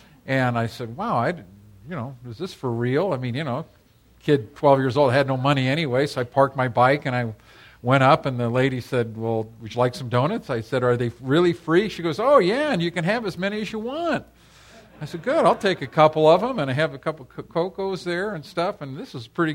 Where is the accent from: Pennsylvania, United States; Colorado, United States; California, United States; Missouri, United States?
California, United States; Costa Mesa; I was raised in Costa Mesa, California.